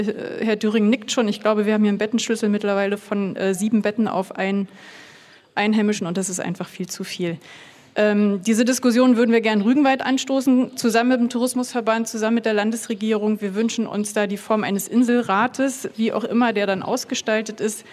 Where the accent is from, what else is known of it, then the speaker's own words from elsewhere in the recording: Mecklenburg-Vorpommern, Germany; born there; Aber ich bin Bergnerin, nur gebürtige Rüganerin.